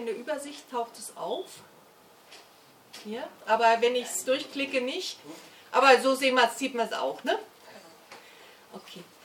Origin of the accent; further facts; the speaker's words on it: Baden-Württemberg, Germany; Und mein Heimatbundesland Baden-Württemberg mit seiner grün-schwarzen Regierung hat sich ganz schnell angeboten